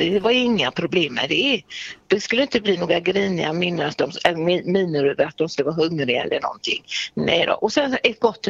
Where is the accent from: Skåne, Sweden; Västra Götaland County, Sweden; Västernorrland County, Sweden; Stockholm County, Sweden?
Västra Götaland County, Sweden; Gothenburg; now in Orust, Sweden; Ja, jag är inte från Orust. Jag är från Göteborg egentligen.